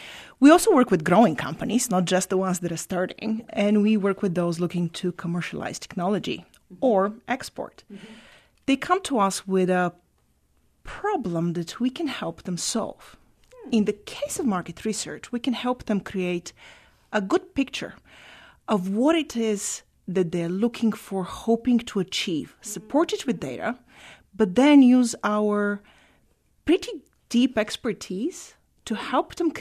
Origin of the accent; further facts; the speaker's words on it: Bulgaria; I'm originally from Bulgaria.